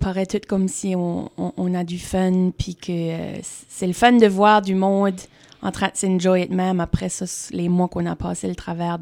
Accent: Chéticamp, Nova Scotia, Canada; on arrive là, puis on file qu'on est des superstars, rien que parce qu'on vient de Chéticamp.

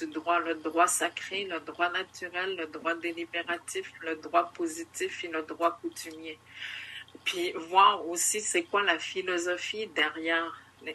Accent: Quebec, Canada; on appelle Nautimic le territoire en Atikamekw Nord-Ouest, mais Nautimic, ça veut dire là d'où je viens.

